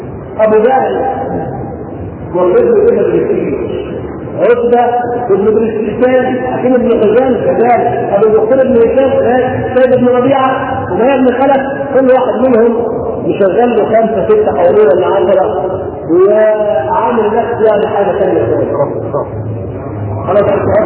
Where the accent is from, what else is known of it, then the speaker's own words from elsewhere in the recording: Palestine; نحن ناس فلسطينيين